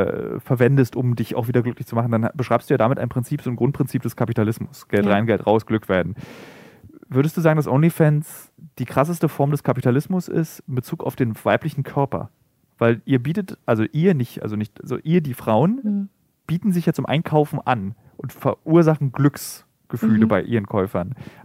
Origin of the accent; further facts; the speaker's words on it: Berlin, Germany; Das möchte ich als Berliner auch nochmal sagen.